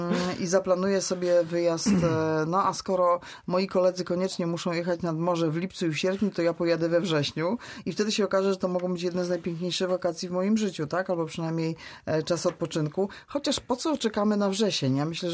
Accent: Szczecin, West Pomeranian Voivodeship, Poland; My ze Szczecina

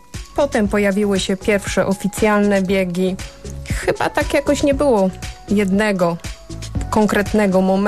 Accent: Choszczno, West Pomeranian Voivodeship, Poland; Nie wiem, jestem z Choszczna, mamy też świetne warunki biegowe, jezioro w centrum miasta praktycznie

